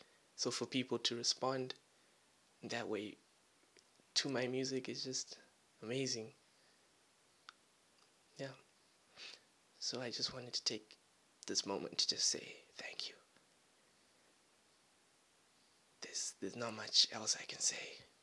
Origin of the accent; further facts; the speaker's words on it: Zimbabwe; I'm from Zimbabwe.